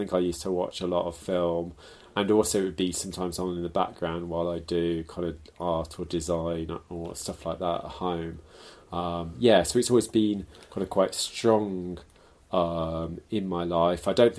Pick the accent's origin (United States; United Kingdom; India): United Kingdom; Leamington Spa, West Midlands; also born or lived in Birmingham / Bristol; So I grew up in Leamington Spa initially, which is in Warwickshire, and then my parents, when I was probably about 11, they moved to a comprehensive on the edge of Birmingham. So and then I lived in Bristol